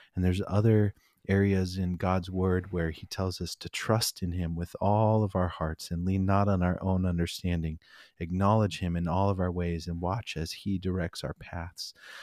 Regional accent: Albany, Oregon, United States; We're also from Albany. You know, it was a fun town. There was a lot of kids coming to know Jesus at that time when I was in high school.

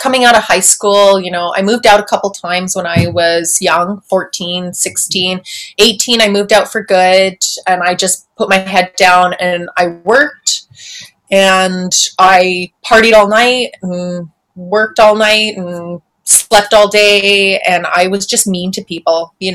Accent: Edmonton, Alberta, Canada; born there; So I was born in Alberta, Northern Alberta, Edmonton.

